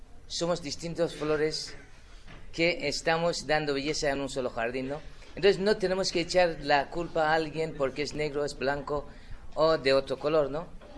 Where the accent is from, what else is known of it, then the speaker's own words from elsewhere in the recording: Iran; Yo soy persa con todo orgullo.